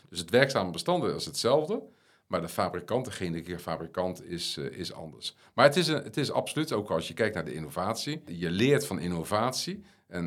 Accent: Netherlands; ik ben Nederlander, dus ik ben bevoordeeld, maar ik hou van Nederland.

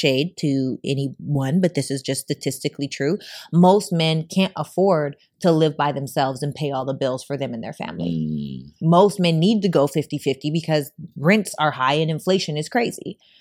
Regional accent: Canada; growing up in Canada, there's not the same reference point. Like, my struggle was I was the only Black girl in every grade.

